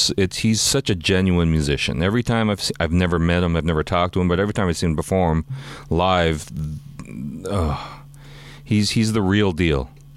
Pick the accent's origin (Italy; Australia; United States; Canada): Canada; Toronto, Ontario; I'm from Toronto and have lived in the coldest places, really, in North America for brief periods